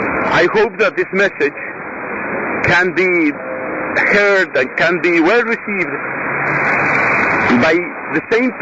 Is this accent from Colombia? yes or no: yes; Colombia; now in Dublin, Ireland; I am a priest from Colombia, and well, I'm studying here in Dublin.